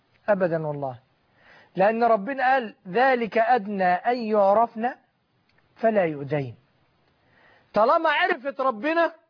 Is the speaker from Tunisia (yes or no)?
no; Upper Egypt, Egypt; لو بنتي، أنا صعيدي